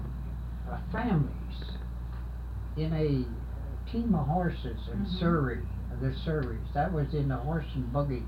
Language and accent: English; Chicago, Illinois, United States; born there; Oh, yes, I was born in Chicago.